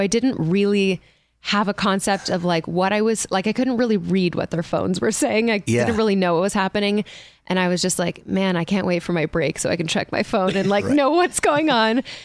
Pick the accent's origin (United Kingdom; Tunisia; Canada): Canada; Toronto, Ontario; now in Los Angeles, United States; From Toronto, Canada.